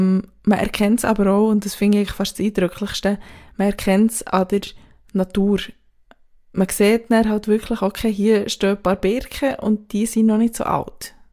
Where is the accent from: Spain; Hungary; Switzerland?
Switzerland; now in Berlin, Germany; als Schweizerin in Berlin leben